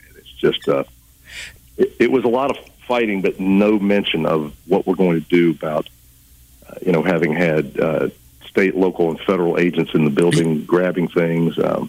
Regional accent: Goshen, Mississippi, United States; I covered city council meetings in my hometown of Goshen, Mississippi

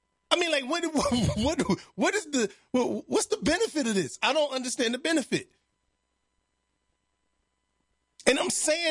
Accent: Chicago, Illinois, United States; Now, I'm from Chicago. Ain't no damn cows around Chicago.

